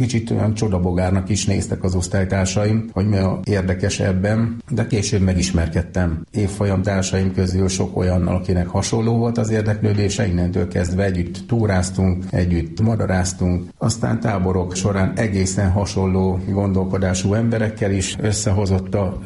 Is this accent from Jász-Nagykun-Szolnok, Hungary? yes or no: yes; Karcag, Jász-Nagykun-Szolnok, Hungary; Karcagon nőttem föl, igen, egészen katonakoromig Karcagon éltem